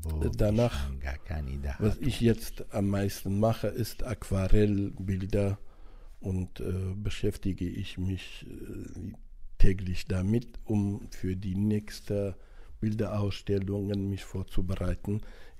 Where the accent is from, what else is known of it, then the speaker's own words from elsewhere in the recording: Sulaymaniyah, Sulaymaniyah Governorate, Iraq; born there; German is a second language; moved away as an adult; Ich bin in Kurdistan geboren, in Stadt Süleymaniye am 1.7.47.